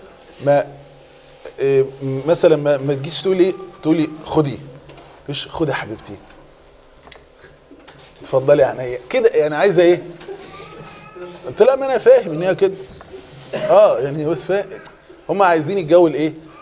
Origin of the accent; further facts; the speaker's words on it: Egypt; وبالنسبه لنا احنا كمصريين